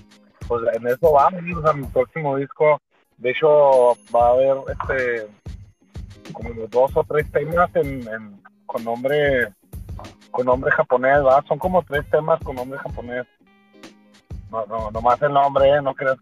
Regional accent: El Paso, Texas, United States; Sí, los cuatro somos de Texas. De aquí del Paso. Del Paso, ¿verdad? Somos de, ya sea El Paso o de Juárez, pues, que es la ciudad que está del otro lado de la frontera. Pues somos chicos de fronterizos.

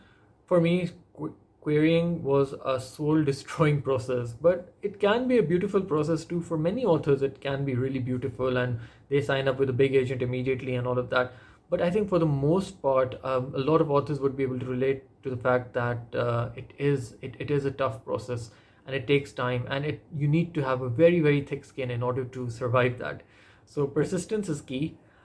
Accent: Pakistan; But as a Pakistani author, I think it's even more difficult. Pakistan is a country of over 220 million people

